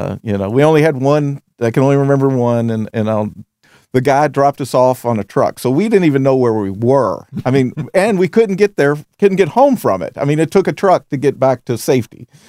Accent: Kentucky, United States; I'm from Kentucky, so holes are everywhere.

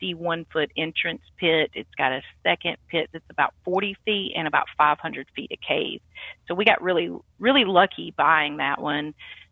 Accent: Douglasville, Georgia, United States; I lived near Atlanta. I grew up in Douglasville, and in 2011, I was done with all the concrete and then city life

